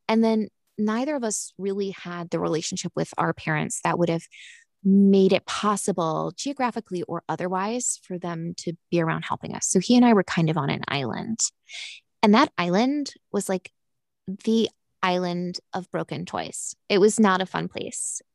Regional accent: United States; also born or lived in United Kingdom; all of my experiences as an adult, and my whole context for motherhood was British, even though I'm American.

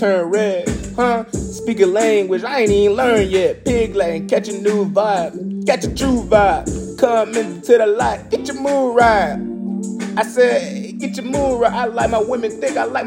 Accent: Memphis, Tennessee, United States; Cause they knew I was from. They knew I was from Memphis.

